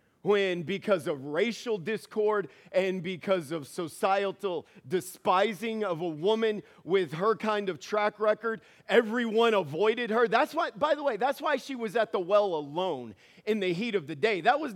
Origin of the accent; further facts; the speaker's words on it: the South, United States; this is how I grew up in the South, and this is what I heard.